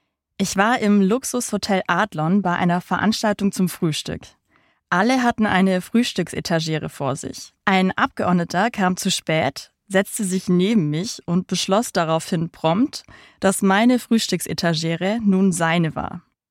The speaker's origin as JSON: {"language": "German", "town": "Sigmaringen", "region": "Baden-Württemberg", "country": "Germany", "tie": "born or raised there", "said": "2016, Sigmaring, meine Heimatstadt im Ländle."}